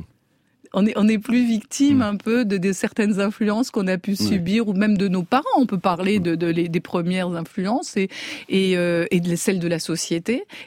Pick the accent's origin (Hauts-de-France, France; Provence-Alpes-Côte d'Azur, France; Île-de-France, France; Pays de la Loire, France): Île-de-France, France; Paris; dans le village, donc montagnard où j'habite, je suis une Parisienne qui a choisi d'élever des moutons.